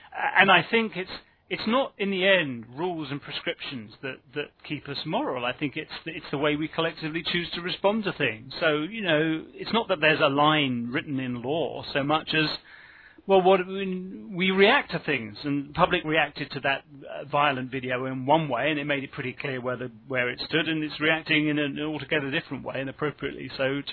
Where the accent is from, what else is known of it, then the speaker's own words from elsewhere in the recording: United Kingdom; maybe I'm partly influenced, Tom, by being British